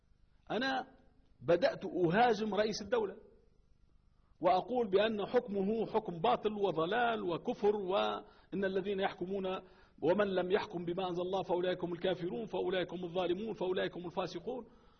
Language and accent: Arabic; Tunisia; احنا عندنا في تونس الآن الشرطة أقل واحد عنده بكالوريا وسنتين جامعة